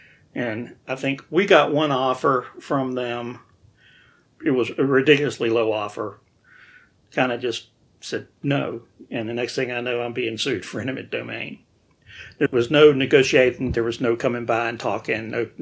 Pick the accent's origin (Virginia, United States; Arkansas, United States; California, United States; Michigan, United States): Virginia, United States; Roanoke; No, I grew up in town. My dad, he was an insurance agent. He had his own business. And I grew up in Roanoke.